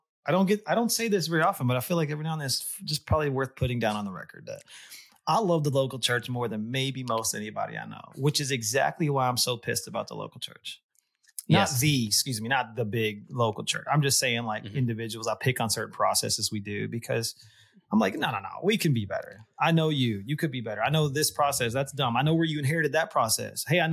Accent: Dallas, Texas, United States; I'm originally from Texas. I'm currently sitting in Texas right now, north of Austin, where we live now. But my wife's from Texas too. We're both from the Dallas area.

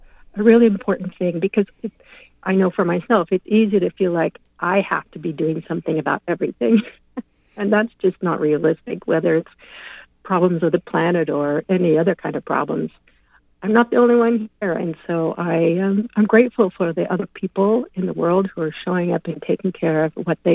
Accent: Kansas City, Missouri, United States; First of all, I have to say I am from Kansas City, Missouri.

